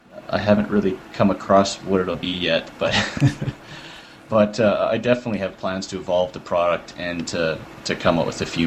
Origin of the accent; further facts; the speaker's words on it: Calgary, Alberta, Canada; I'm from Calgary, Alberta, Canada, way up here, way in the north.